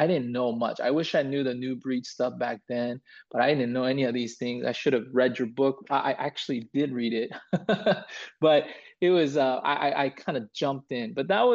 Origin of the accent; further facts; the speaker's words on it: Huntington Beach, California, United States; my hometown of Huntington Beach, even though I wasn't born there, I grew up all my life there.